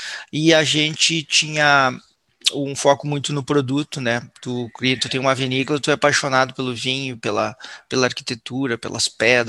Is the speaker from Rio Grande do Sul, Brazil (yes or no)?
yes; Caxias do Sul, Rio Grande do Sul, Brazil; Eu sou de Caxias, moro em Caxias, temos um negócio em Caxias